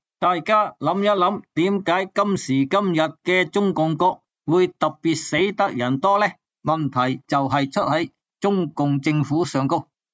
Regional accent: Guangdong, China; 所谓火葬场就系我哋广东人所讲嘅坟场啊

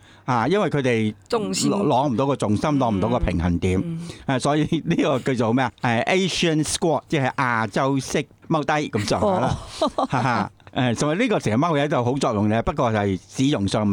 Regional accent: Hong Kong; 我哋香港人

